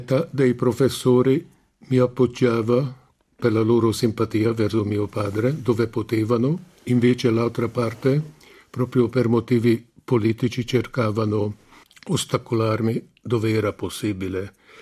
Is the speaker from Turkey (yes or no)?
no; Hungary; Italian is a second language; Essendo ungherese, subito dappertutto ognuno raccontava i suoi ricordi di 56 ai profughi dell'epoca.